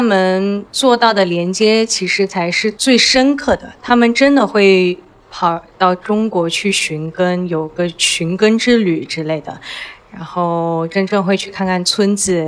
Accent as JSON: {"language": "Chinese", "country": "Malaysia", "tie": "born or raised there", "said": "但我们这些华裔土生土长在这儿的，回去中国的机会比较少一些。"}